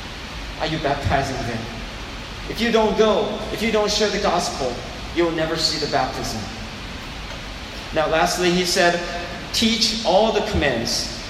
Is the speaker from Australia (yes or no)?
no; South Korea; I'm from Korea, by the way. I love Korean food.